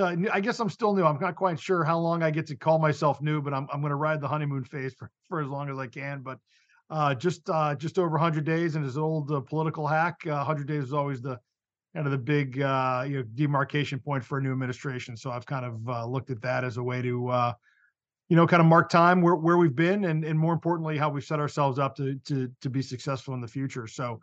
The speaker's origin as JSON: {"language": "English", "region": "Connecticut", "country": "United States", "lives_now": "Washington, United States", "said": "I'm originally from Connecticut, so right next door, and so came to DC a long time ago, back in 1995"}